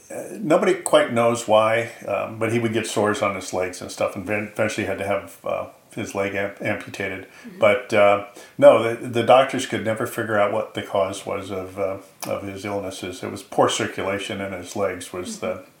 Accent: San Francisco, California, United States; born there; I was born in San Francisco along with two of my sisters.

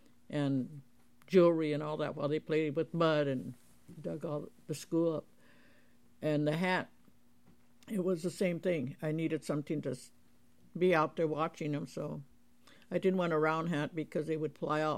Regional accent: San Diego, California, United States; born there; now in Mill Valley, United States; I was born in San Diego, and I came to Mill Valley when I married my husband.

